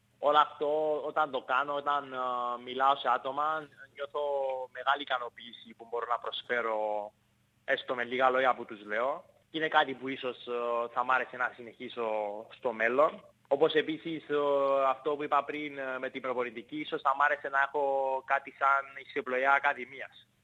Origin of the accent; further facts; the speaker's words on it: Cyprus; μεγάλωσα εδώ στις Άσεις της Κύπρου